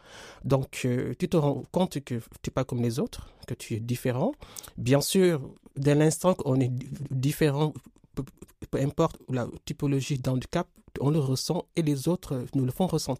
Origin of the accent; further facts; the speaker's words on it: Senegal; Comme je l'ai précisé en introduction, je viens du Sénégal.